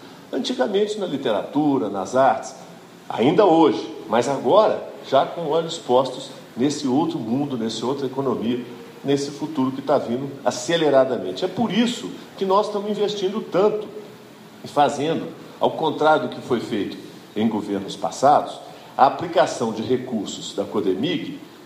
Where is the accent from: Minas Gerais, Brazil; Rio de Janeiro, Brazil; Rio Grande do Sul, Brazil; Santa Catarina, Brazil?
Minas Gerais, Brazil; Nós não somos padeiros, nem pedreiros, nem carpinteiros, nós somos mineiros.